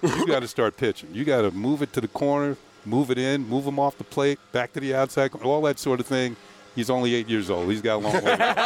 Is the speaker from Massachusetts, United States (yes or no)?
no; New York, United States; And I was kind of, sort of a hometown pick because the Mets picked me, and I grew up in the New York area. And it was good to be picked by your hometown team.